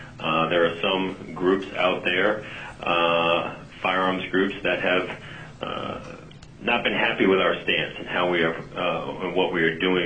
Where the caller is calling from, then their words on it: Connecticut, United States; And really, I'm calling from Connecticut.